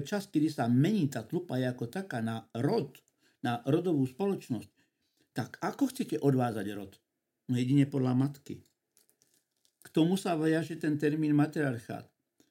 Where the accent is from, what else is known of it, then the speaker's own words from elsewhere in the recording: Ostrava, Moravian-Silesian Region, Czechia; že som z Ostravy, tak necelé 2 km od môjho rodiska, to bola časť Ostravy, alebo teraz už je to samozrejme zase samostatná obec, ktorá sa volá Koblov, kde som sa narodil